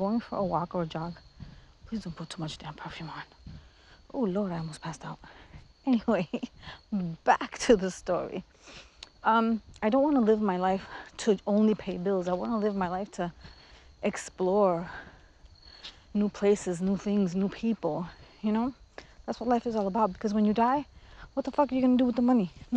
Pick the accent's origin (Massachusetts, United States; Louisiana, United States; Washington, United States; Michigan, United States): Massachusetts, United States; Boston; She lived in New York. And I'm from Boston.